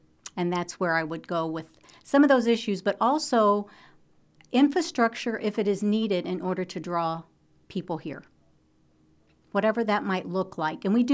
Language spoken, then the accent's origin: English; Detroit, Michigan, United States; now in Atlantic, United States; and I grew up in Detroit, and Bill grew up in Louisville, Kentucky.